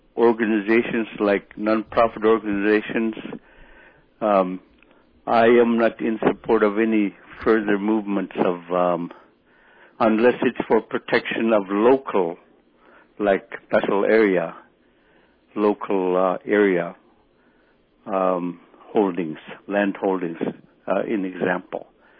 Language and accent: English; Russian Mission, Alaska, United States; also born or lived in Ohagamute / Marshall; I'm originally from Yukon River.